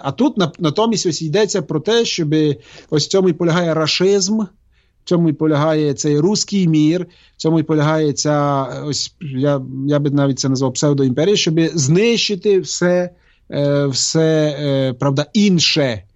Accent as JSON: {"language": "Ukrainian", "region": "Zakarpattia Oblast", "country": "Ukraine", "said": "я походжу з Закарпаття, так?"}